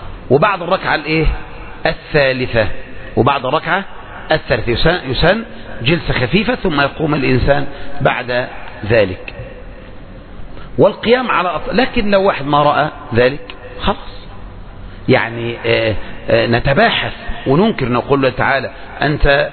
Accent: Egypt; يعني عند عوام الناس عندنا في مصر وإلا بقى أنت تروح المملكة

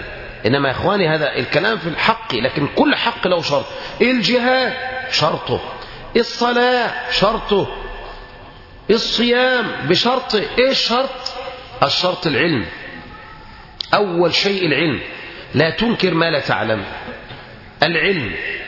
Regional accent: Egypt; خصوصا يا أخوان في بلدنا مصر. بلدنا مصر

